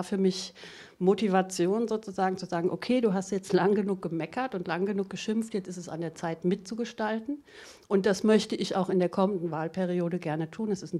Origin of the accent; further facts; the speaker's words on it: Frankfurt, Hesse, Germany; born there; now in Ginsheim, Germany; Ja, geboren bin ich in Frankfurt, wohne in Ginsheim gerade